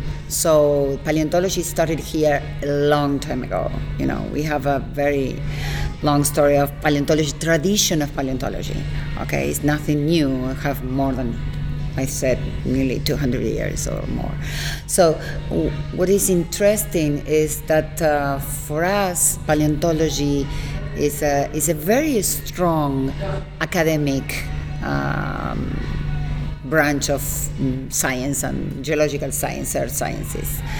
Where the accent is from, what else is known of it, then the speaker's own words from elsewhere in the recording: Buenos Aires, Argentina; we are three women, I'm from Buenos Aires